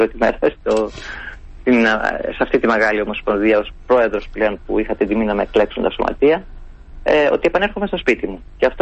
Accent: Trikala, Thessaly, Greece; Είναι από τις πιο όμορφες πόλεις της χώρας. Την αγαπώ πάρα πολύ. Είναι η πατρίδα μου. Εκεί γεννήθηκα, εκεί μεγάλωσα, εκεί ξεκίνησα αθλητισμό. Εκεί είναι το σπίτι μου, ακόμη το πατρικό.

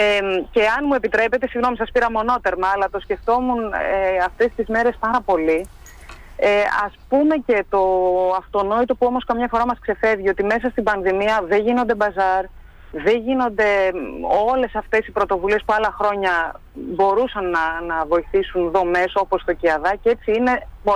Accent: Athens, Attica, Greece; μεγαλώνοντας στην Αθήνα τη γνωρίζεις

